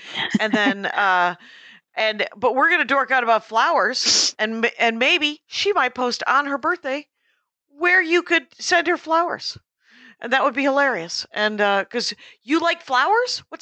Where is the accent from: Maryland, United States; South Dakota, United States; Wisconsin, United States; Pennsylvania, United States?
Wisconsin, United States; South Milwaukee; she's from Cudahy. I'm from South Milwaukee.